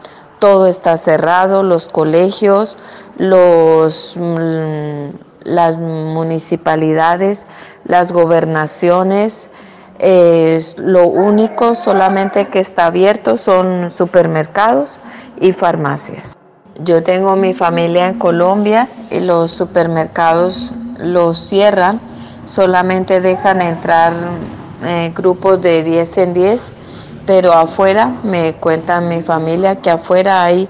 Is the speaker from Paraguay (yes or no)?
yes; Paraguay; Yo quiero aportar también aquí en Paraguay.